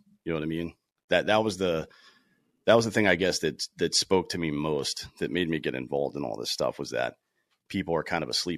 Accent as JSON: {"language": "English", "region": "South Carolina", "country": "United States", "tie": "born or raised there", "said": "I grew up in South Carolina, played baseball in high school."}